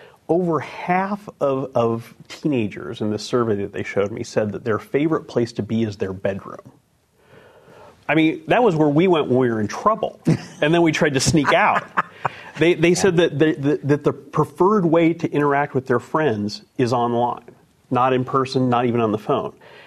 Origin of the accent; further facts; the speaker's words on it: California, United States; California, I grew up in California, which is a very car-centric, you know, culture, obviously.